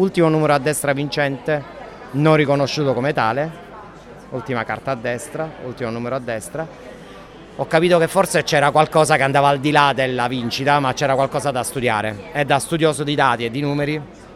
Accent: Palermo, Sicily, Italy; però io sono palermitano

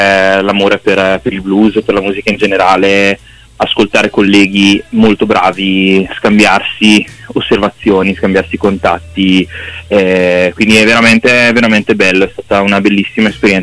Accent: Brescia, Lombardy, Italy; noi siamo lombardi, veniamo da Brescia

